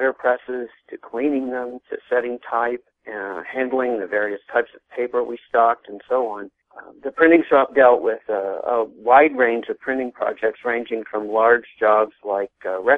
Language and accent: English; Illinois, United States; Well, I grew up in Illinois, where my family's business was printing